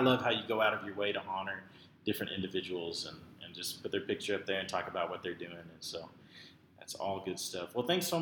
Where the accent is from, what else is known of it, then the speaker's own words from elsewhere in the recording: Dallas, Texas, United States; moved away as an adult; now in Amarillo, United States; I grew up in South Oak Cliff in South Dallas, which was a really rough neighborhood. And when I moved here, when I was 19 years old, it was a real culture shock.